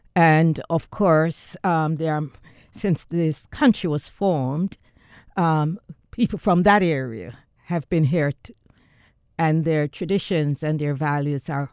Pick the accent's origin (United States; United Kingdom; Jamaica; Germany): Jamaica; born there; I was born in Jamaica.